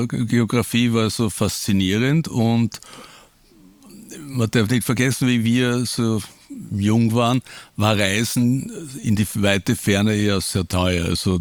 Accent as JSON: {"language": "German", "region": "Vienna", "country": "Austria", "said": "in meinem Herzen sage ich oft, ich bin Österreicher, Strich Europäer, vielleicht noch Weltbürger, aber eigentlich sehr im Herzen ein auch, oder Wiener vor allem"}